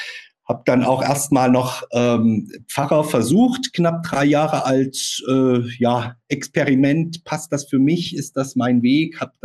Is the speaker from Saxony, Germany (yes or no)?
yes; Leipzig, Saxony, Germany; 78 geboren in Leipzig. Und als in eine Pfarrersfamilie hinein, mein Vater ist Pfarrer, auch mein Opa